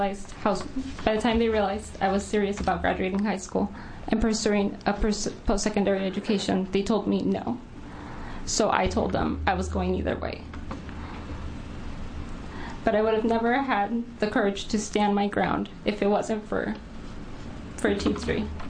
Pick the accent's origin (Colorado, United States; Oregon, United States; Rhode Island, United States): Oregon, United States; Salem; You see, I grew up in Salem, Oregon. I come from a low-income household where both my parents were working hard to support my family.